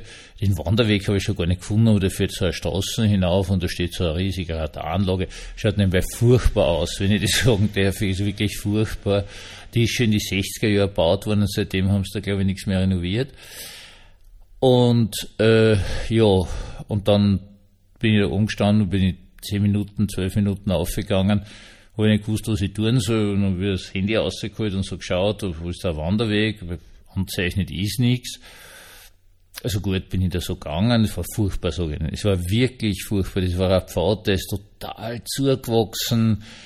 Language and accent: German; Vienna, Austria; ich bin ja Wiener, ich wohne ja normalerweise in der Stadt drin.